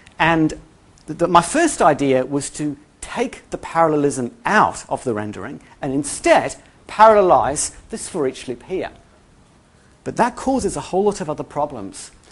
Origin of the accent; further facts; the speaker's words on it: New Zealand; I grew up in New Zealand, I'm actually a Kiwi.